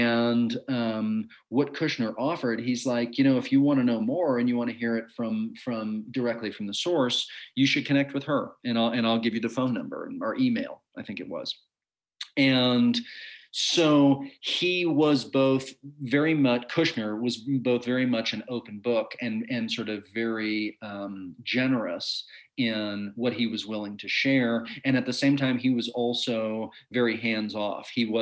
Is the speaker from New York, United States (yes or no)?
no; Dallas, Texas, United States; You know, I'm 10 years older than Ross, but I grew up in Dallas, Texas